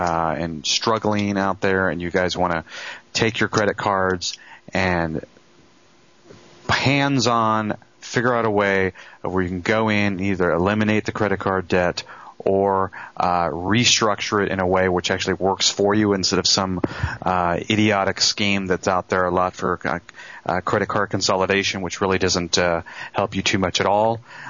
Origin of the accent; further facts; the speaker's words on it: England, United Kingdom; because I grew up in England